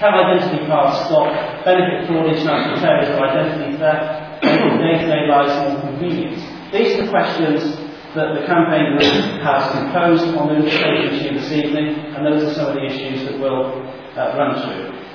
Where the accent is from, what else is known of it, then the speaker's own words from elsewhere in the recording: Swindon, South West England, United Kingdom; As being born and bred in Swindon, I'm delighted to be chairing this debate.